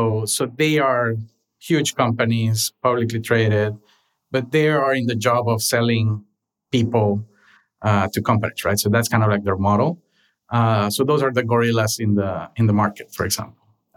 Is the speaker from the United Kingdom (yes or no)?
no; Honduras; English is a second language; moved away as an adult; now in Los Angeles, United States; So I was born and raised in Honduras.